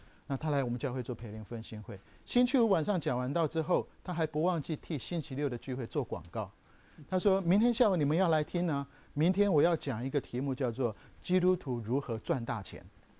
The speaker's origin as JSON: {"language": "Chinese", "country": "Taiwan", "tie": "born or raised there", "said": "我那时候还是 teenager， 我在台湾长大"}